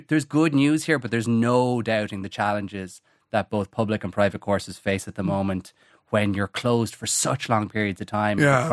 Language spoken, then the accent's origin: English; Cork, Munster, Ireland; So I grew up in Cork. I worked in the old Head of Kinsale. It was my summer job.